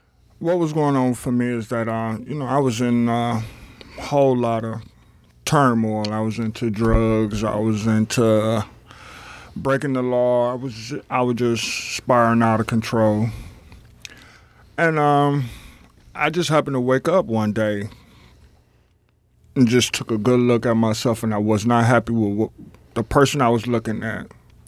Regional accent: Cleveland, Ohio, United States; I let him know I was from Cleveland, and then come to made me feel a little bit better.

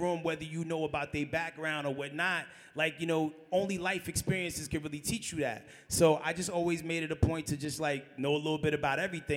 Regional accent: Bronx, New York, United States; Nah, I'm from the Bronx. That was the school.

